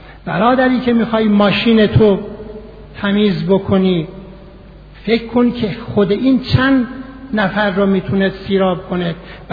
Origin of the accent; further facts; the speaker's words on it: Iran; میگفتم ایران، همچی که میگفتم ایران ایران ایران ایران